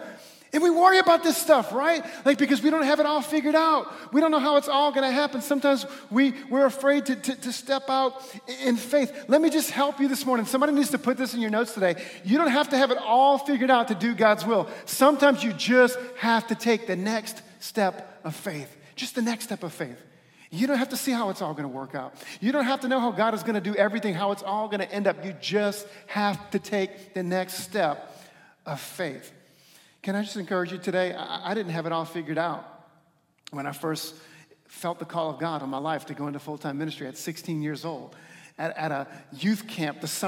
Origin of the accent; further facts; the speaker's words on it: New Orleans, Louisiana, United States; now in Buffalo, United States; I didn't have it all figured out when we moved from my hometown of New Orleans up to Amy's hometown of Buffalo, New York